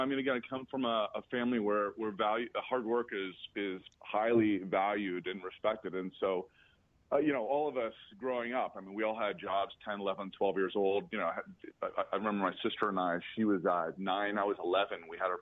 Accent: Columbus, Ohio, United States; I grew up in Columbus, Ohio, one of five kids.

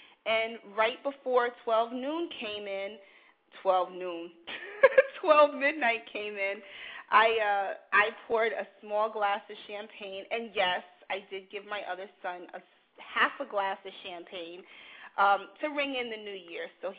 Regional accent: New York City, New York, United States; You know, growing up in New York City, you see all of this stuff anyway, and I used to go to the gay pride parade down in the village because I lived in the village.

